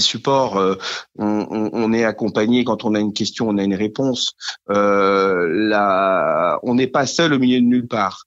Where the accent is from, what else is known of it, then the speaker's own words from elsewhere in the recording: Rennes, Brittany, France; Alors moi, je suis natif de Rennes, en Ille-et-Vilaine, donc à 100 km de Saint-Brieuc.